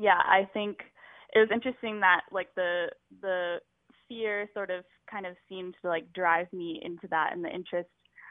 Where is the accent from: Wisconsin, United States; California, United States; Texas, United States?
Wisconsin, United States; Cumberland; And my hometown of Cumberland, Wisconsin is a very beautiful area surrounded by a lake.